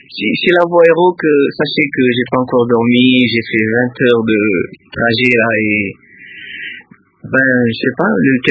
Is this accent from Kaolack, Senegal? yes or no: no; Dakar, Senegal; born there; je suis né à Dakar, je vis au Sénégal, mes parents sont d'origine capverdienne, et donc c'est à cause de cela que je peux parler capverdien, qui est le créole portugais